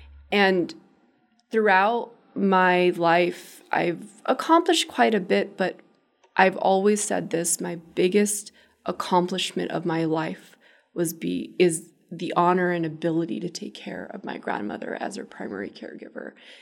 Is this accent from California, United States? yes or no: yes; Delano, California, United States; I am honored to still practice in my hometown of Delano, California, across the street from where I went to preschool as a kid.